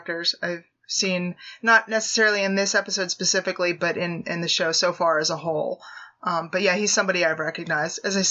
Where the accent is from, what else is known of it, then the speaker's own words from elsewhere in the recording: Pittsburgh, Pennsylvania, United States; I'm originally from Pittsburgh, so I'm a Yinzer.